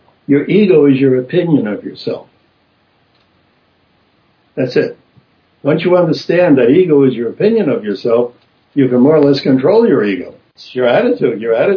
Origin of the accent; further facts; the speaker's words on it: Texas, United States; Listen to somebody from, I'm from Texas.